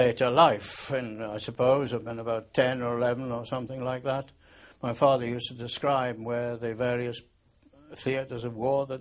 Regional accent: Gosforth, North East England, United Kingdom; also born or lived in London; Well, I was born in London. I really emanated from the North Country. And, of course, I returned there. And then, eventually, my parents settled in Gosforth, Northumberland.

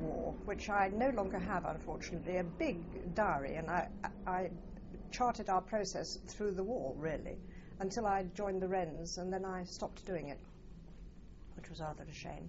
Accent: Southampton, South East England, United Kingdom; born there; also born or lived in United States; I was born on April the 1st, 1925, and born in Southampton

